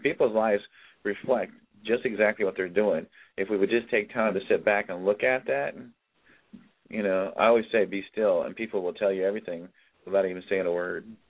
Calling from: Ohio, United States; I'm in Ohio, and Bree is in Montana.

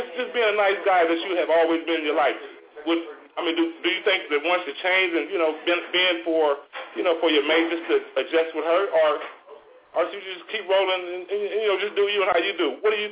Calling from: Los Angeles, California, United States; down here on the West Coast, Los Angeles.

